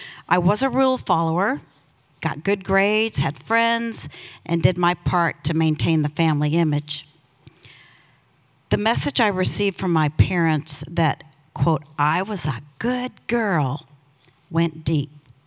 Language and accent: English; Lincoln, Nebraska, United States; I grew up in Lincoln, Nebraska, in a secure, church-going family with seemingly no issues.